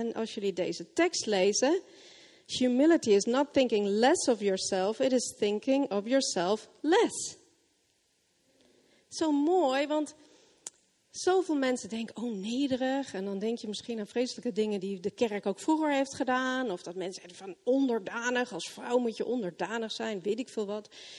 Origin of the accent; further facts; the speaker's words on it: Switzerland; terugkijken naar het dorp waar ik opgegroeid ben in Zwitserland.